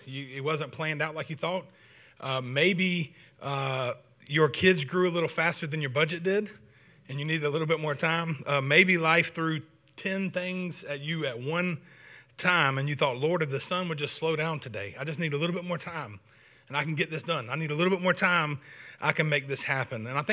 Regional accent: United States; I'm from Effingham County. I'm just simple enough to believe God's word is true.

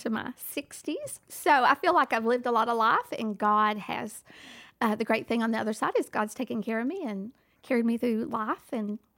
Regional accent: Lubbock, Texas, United States; I'm from Lubbock, Texas. Born and raised Texan. Decided to stay in Texas.

